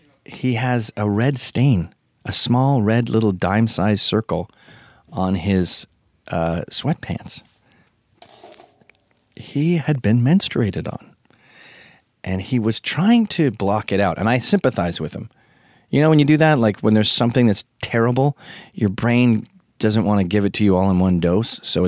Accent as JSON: {"language": "English", "region": "Scotland", "country": "United Kingdom", "said": "He's Irish, I'm Scottish."}